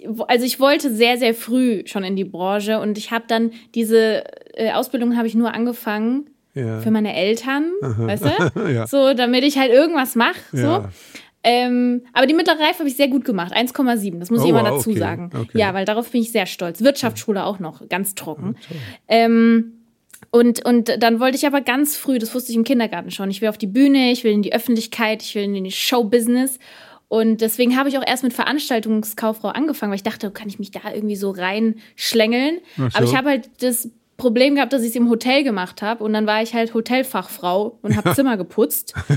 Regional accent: Munich, Bavaria, Germany; now in Germering, Germany; Ich komme eigentlich aus Großhadern. Da bin ich aufgewachsen und bin dann 2015 oder so sind wir nach Germering gezogen.

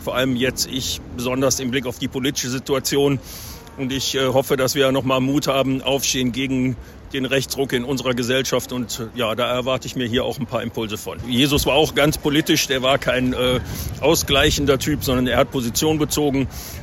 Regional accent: Lower Saxony, Germany; Ich komme aus Nordwestdeutschland zwischen Osnabrück und Bremen.

